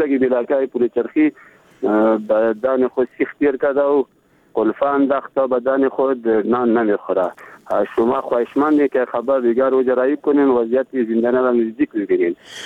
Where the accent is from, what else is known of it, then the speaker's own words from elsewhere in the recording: Baghlan, Afghanistan; بخیر، از بغلان هستیم.